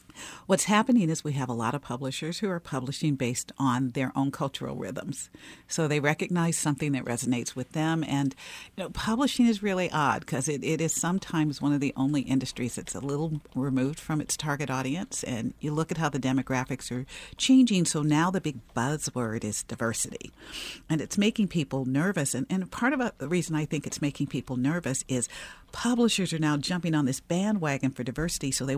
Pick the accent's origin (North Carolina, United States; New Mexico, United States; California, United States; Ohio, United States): Ohio, United States; Cleveland; But I wanted to see something more than my backyard in Cleveland.